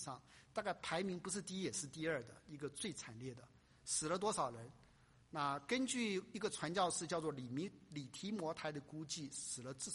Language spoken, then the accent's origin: Chinese; Hunan, China; 哎，我是湖南人哈